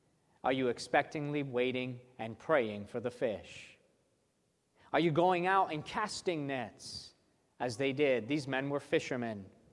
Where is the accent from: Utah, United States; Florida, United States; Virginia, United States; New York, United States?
New York, United States; I told myself, yep, I came from New York.